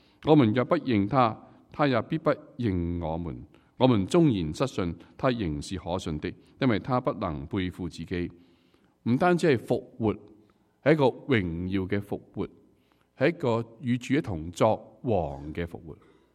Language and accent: Chinese; China; 我们中国人都喜欢做 victim